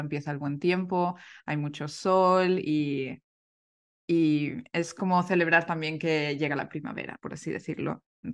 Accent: Valencia, Valencian Community, Spain; Y como dices, soy de Valencia, he crecido aquí, nací aquí, crecí aquí.

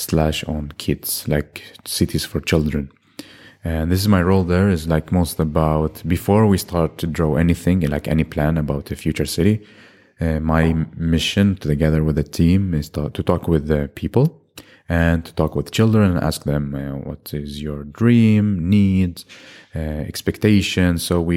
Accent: Baghdad, Baghdad Governorate, Iraq; now in Stockholm, Sweden; I was born in Baghdad in Iraq, 1993. And then I grew up there, and because of the war, we moved to different countries. And then my father decided that, okay, Sweden is the perfect place for us for the future. So we moved to Sweden, to Helsingborg, and I studied in Lund

